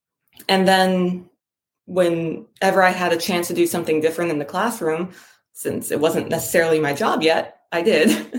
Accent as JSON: {"language": "English", "town": "Miami", "region": "Florida", "country": "United States", "tie": "born or raised there", "also_born_or_lived": "Dubai, United Arab Emirates / Saudi Arabia", "said": "I was born in Dubai. Then we moved here to Miami, where my mom is from. Then I went to public school here."}